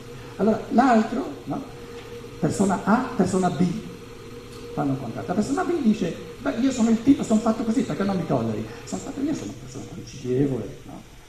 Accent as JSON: {"language": "Italian", "country": "Germany", "said": "se vengo dalla Germania per dare un piccolo contributo in Italia"}